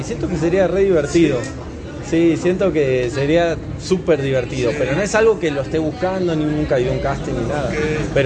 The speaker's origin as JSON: {"language": "Spanish", "region": "Buenos Aires", "country": "Argentina", "tie": "born there", "said": "Nací en Buenos Aires y la verdad nunca me dediqué a los medios, pero de chiquito me empecé a modelar."}